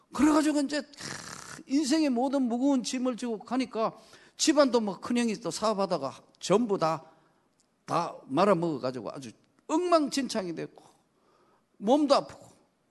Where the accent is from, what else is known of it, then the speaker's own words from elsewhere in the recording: Daegu, South Korea; moved away as an adult; now in Seoul, South Korea; 친한 친구니까 몸이 아파가 이제 고향인 대구에서 올라왔어. 올라와가 그 친구 보고 나니까